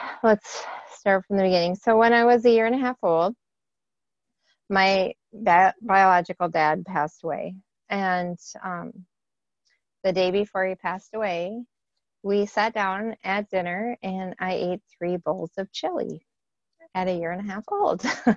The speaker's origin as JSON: {"language": "English", "region": "Minnesota", "country": "United States", "said": "Hi, everyone. … I'm from Minnesota."}